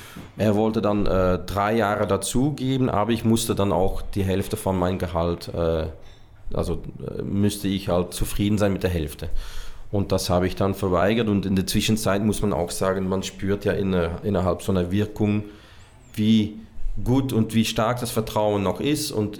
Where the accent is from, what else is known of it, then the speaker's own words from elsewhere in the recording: Hasselt, Flanders, Belgium; Sint-Truiden, das ist direkt neben meiner Heimatstadt Hasselt.